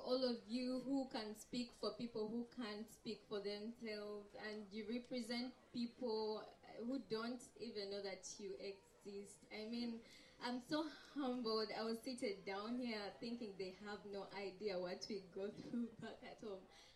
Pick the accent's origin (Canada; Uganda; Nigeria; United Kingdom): Uganda; Eastern Africa; Hello, everybody. I'm from Uganda, East Africa.